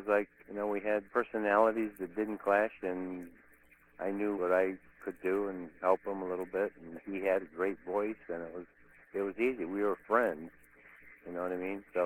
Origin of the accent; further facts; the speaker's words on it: Johnson City, New York, United States; I grew up right here in Johnson City, New York, the Binghamton, Endicott area, home of IBM and Endicott Johnson Shoes in the old days.